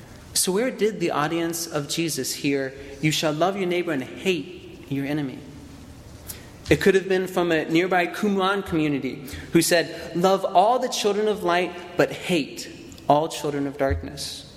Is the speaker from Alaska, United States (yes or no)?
no; Tucson, Arizona, United States; now in Cincinnati, United States; I'm originally from Tucson, Arizona, but for the last 3 years, I've been studying here in Cincinnati with my two brothers, my sister-in-law, and the world's three best nephews.